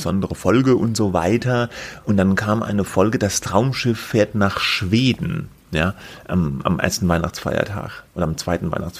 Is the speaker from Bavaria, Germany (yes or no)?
no; Baden-Württemberg, Germany; Ja, ich komme ja auch aus der Gegend